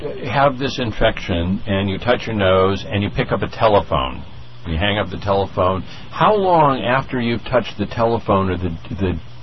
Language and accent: English; Massachusetts, United States; I was brought up in Massachusetts, and those winters were very, very dry.